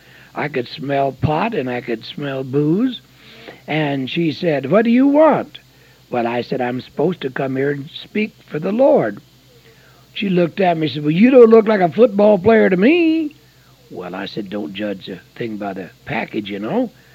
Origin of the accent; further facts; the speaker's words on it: The Dalles, Oregon, United States; I got a phone call from the Dalles. You know, that's my hometown.